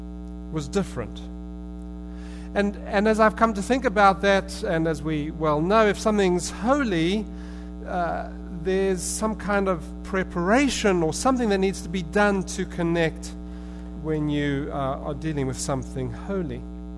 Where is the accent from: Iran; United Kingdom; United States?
United Kingdom; now in Uxbridge, Canada; And my British sense of humor is such